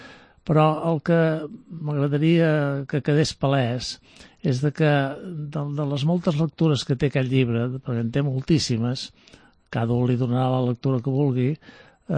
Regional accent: Vilassar de Dalt, Catalonia, Spain; jo sóc de Vilassar de Dalt, de Cabrils.

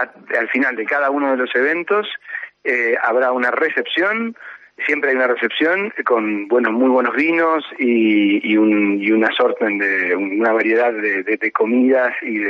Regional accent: Argentina

